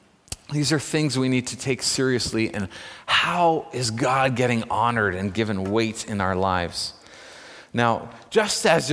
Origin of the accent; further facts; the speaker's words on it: Scotland, United Kingdom; Some of us have to overcome our lineage. I'm Scottish.